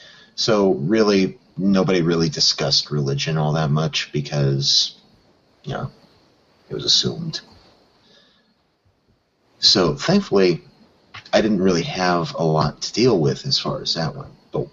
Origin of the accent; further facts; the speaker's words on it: Ohio, United States; also born or lived in Chicago; while I was born in Chicago, my folks divorced when I was very young, and I lived with my mother and just around the area of where her family was centered. And the town in which I was raised for the latter half of my childhood, if you can call it that, was a very small town in southern Ohio.